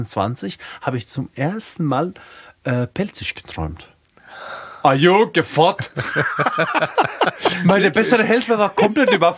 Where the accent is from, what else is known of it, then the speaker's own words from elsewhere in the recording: Rhineland-Palatinate, Germany; meine Heimat ist tatsächlich die Pfalz.